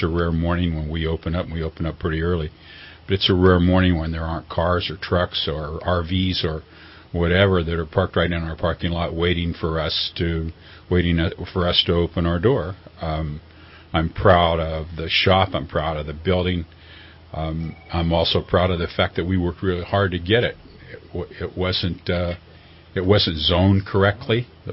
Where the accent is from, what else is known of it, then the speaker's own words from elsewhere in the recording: California, United States; I grew up in the Sacramento Valley. I didn't want to be too far away from my parents as they got older